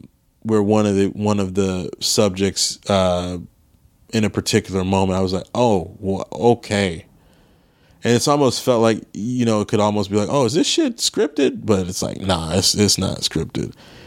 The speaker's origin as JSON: {"language": "English", "region": "Maryland", "country": "United States", "tie": "born or raised there", "said": "that sadly was in my home state of Maryland, right outside of Baltimore."}